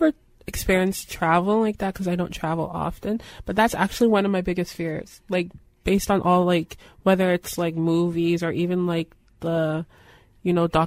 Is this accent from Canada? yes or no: yes; Toronto, Ontario, Canada; even though I was born in Regent Park and I've lived here for most of my life